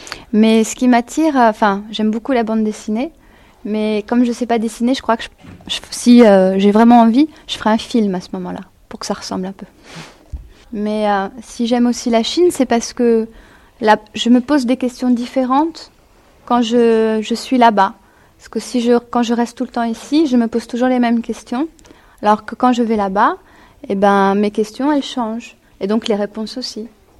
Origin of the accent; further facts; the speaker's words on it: France; Je suis française, mais j'aimais pas ma langue et j'avais beaucoup de difficultés.